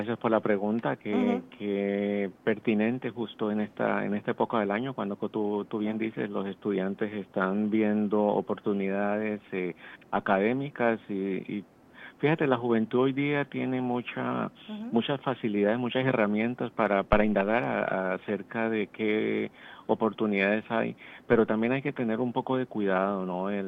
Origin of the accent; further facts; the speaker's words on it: Colombia; Ya vengo de Colombia.